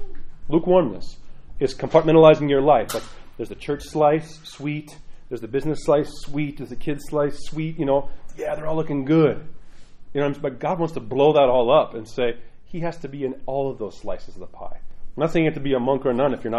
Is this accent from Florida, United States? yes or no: no; New York, United States; I'm a New Yorker.